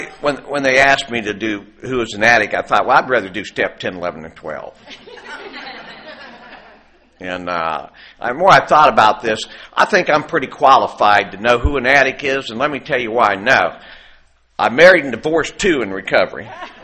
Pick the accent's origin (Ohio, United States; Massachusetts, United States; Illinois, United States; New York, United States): Ohio, United States; And, no, I'm really from southern Ohio, where I was raised on the Kentucky and West Virginia border in that area.